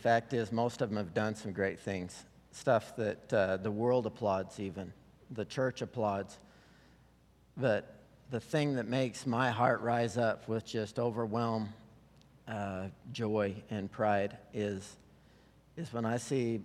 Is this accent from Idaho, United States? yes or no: yes; Idaho, United States; I'm from Idaho. It just doesn't even seem like planet Earth when it's 111 degrees